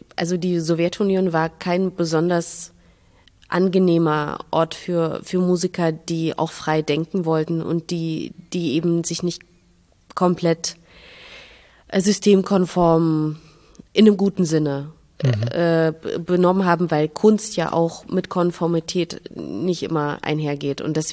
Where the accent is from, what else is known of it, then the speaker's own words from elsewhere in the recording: Minsk, Belarus; Und jetzt sage ich Minsk und jeder sagt, aha, das ist doch.